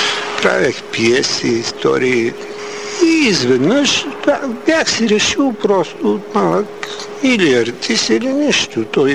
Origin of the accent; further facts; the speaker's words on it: Ruse, Ruse Province, Bulgaria; защото аз съм от Русе